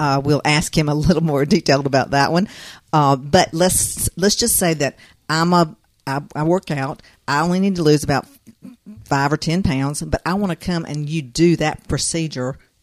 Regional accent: Tifton, Georgia, United States; Okay. I know where you are now then because I'm from Tifton.

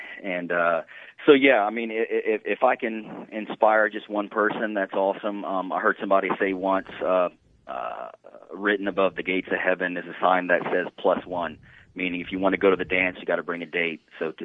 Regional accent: Lafayette, Louisiana, United States; I am from Louisiana. Okay. I'm from Lafayette, Louisiana.

